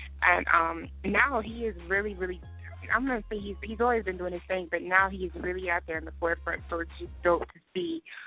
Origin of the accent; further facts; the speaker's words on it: Texas, United States; y'all know I'm from Texas.